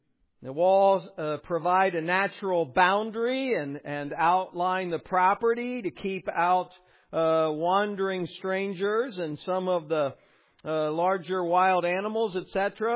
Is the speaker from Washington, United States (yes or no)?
no; Ohio, United States; Now, I'm from Ohio, So, you know, my exposure to real fruit off the vine is limited to corn